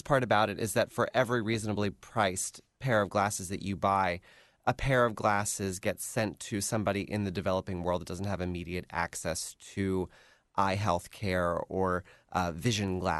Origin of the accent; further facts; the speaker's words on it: United States; And when you work as an American abroad, you have to acquire a visa to get into most countries to work there.